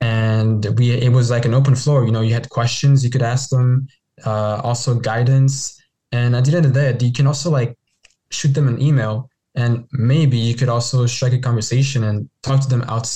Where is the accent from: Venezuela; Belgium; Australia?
Belgium; Brussels, Brussels-Capital Region; English is a second language; now in Canada; I'm from Burundian heritage. I wasn't born there. I was born in Belgium, Brussels, Belgium, where I spent the majority of my childhood. And then in 2014, me and my family moved to Canada.